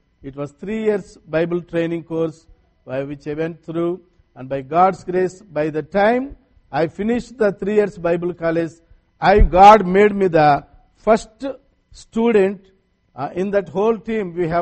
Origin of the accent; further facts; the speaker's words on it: India; first language Telugu; English is a second language; So my mother tongue is called Telugu, T-E-L-U-G-U, Telugu it is called. From my childhood, I learnt all my studies. I was instructed in my mother tongue Telugu only. I don't know any single word in English.